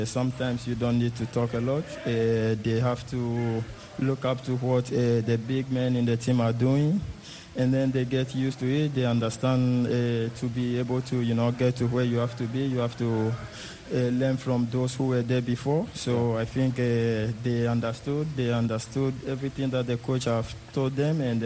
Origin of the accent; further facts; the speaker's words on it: Ghana; Because it's one of the most important trophies in my career as a Ghanaian and as a footballer.